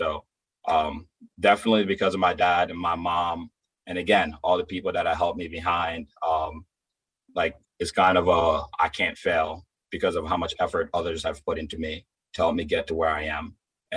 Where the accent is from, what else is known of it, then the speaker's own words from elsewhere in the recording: Liberia; And then obviously, I'm from Liberia.